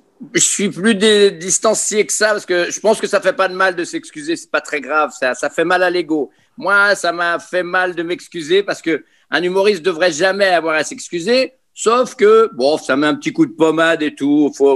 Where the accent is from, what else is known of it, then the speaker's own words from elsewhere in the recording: Brittany, France; On ne faut pas avoir peur des Bretons. Moi, je suis Breton